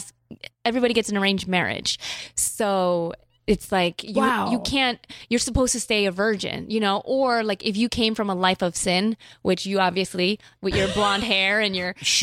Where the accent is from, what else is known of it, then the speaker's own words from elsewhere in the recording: Chicago, Illinois, United States; So I'm from Chicago. My parents, they moved to Chicago.